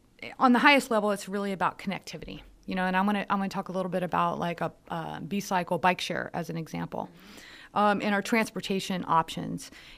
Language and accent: English; San Antonio, Texas, United States; I grew up here in San Antonio. I grew up in deep in the Southeast Side, and we didn't have bike share at that time, and I couldn't afford a bike.